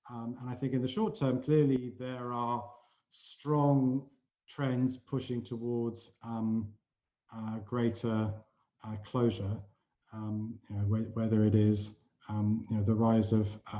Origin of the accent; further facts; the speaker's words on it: United Kingdom; I mean, I grew up in Britain with IRA terrorism. We had bombs going off all the time.